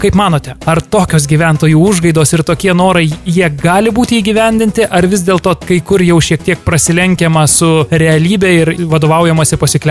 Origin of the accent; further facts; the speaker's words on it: Kaunas, Kaunas County, Lithuania; turiu pripažinti, kad mes, kauniečiai, esame gana praktiški žmonės, kurie apie viską pagalvoja.